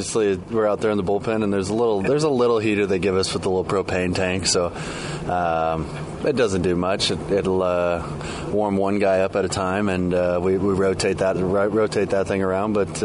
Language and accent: English; Midwest, United States; But, like I said, growing up in the Midwest, there's some unusual circumstances, crazy wind, early spring weather that you're not expecting.